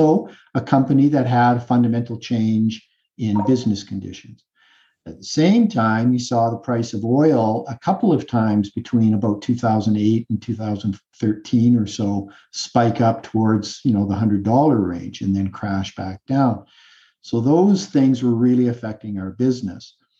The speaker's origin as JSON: {"language": "English", "country": "Canada", "said": "I'm Canadian."}